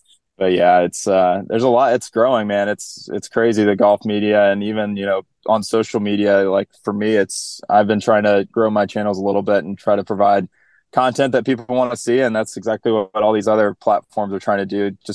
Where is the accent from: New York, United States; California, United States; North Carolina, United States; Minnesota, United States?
North Carolina, United States; now in Sea Island, United States; but I grew up in North Carolina. We played a lot of junior golf together.